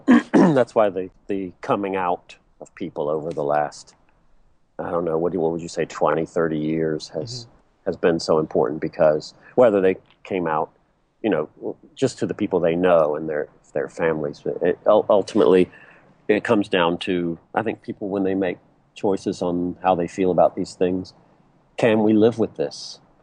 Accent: Virginia, United States; moved away as an adult; I grew up in a small town in Virginia, so that's different from growing up in Los Angeles or something like that.

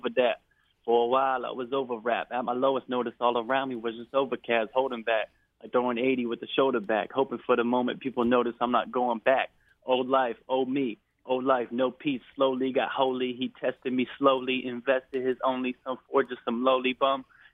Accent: Boston, Massachusetts, United States; I'm from Boston, and he's one of my – him and Mark Wahlberg are a few of my favorite Boston actors.

